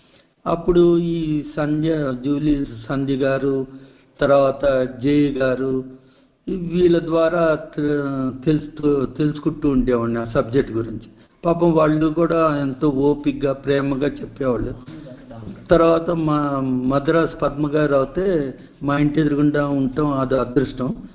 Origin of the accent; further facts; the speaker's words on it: Hyderabad, Telangana, India; నేనైతే సిటీలోనే పుట్టి పెరిగాను, హైదరాబాద్లోనే నా చదువులంతా హైదరాబాద్